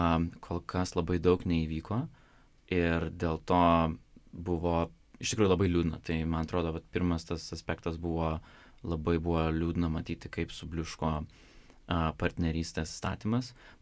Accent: Kaunas, Kaunas County, Lithuania; also born or lived in Singapore; now in London, United Kingdom; Labai linksmas aspektas buvo Kaunas Pride, nes aš iš Kauno.

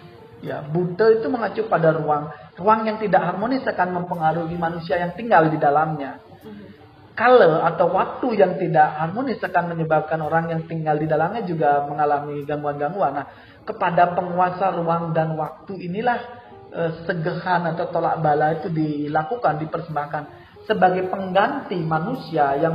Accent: Bali, Indonesia; semoga saja kita sebagai warga Bali ingat jati diri kita, eling gitu

